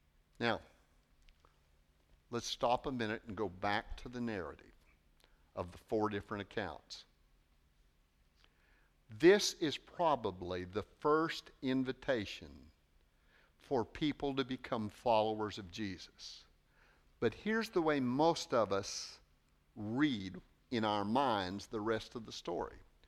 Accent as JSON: {"language": "English", "town": "Aurora", "region": "Missouri", "country": "United States", "tie": "born or raised there", "said": "I remember as a kid, I grew up in Aurora, Missouri."}